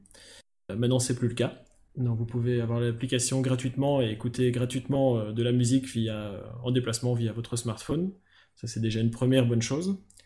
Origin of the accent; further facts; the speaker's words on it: Belgium; Oui, moi, je suis belge. Les deux autres, pas. Mais moi, je suis belge. Ça s'entend, tant que ça?